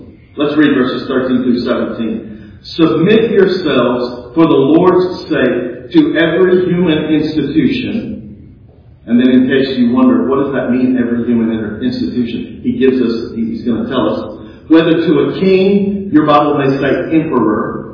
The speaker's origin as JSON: {"language": "English", "region": "Texas", "country": "United States", "said": "we can understand that because we're American, right? We're even Texans. We don't have a king."}